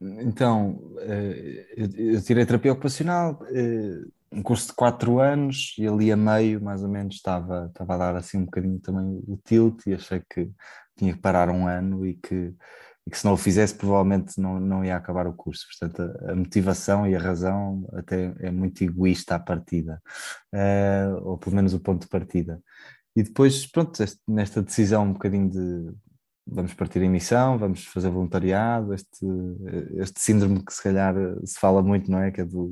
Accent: Porto, Portugal; now in Lisbon, Portugal; sou do Porto, vivo em Lisboa, casado, tenho duas filhas.

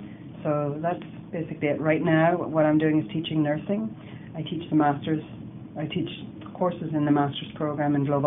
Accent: United Kingdom; I'm a nurse from the United Kingdom.

